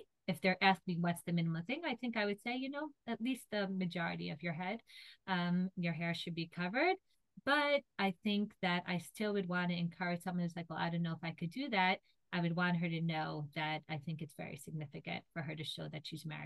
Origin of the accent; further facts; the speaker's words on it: United States; And I think, you know, when I grew up in America, many women that I knew who considered themselves Orthodox